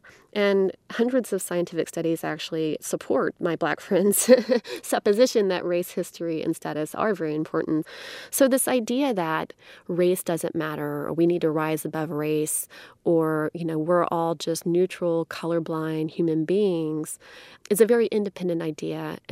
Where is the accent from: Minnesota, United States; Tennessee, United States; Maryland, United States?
Tennessee, United States; Memphis; So as I said, I'm from Memphis, Tennessee, and that's where the National Civil Rights Museum is located.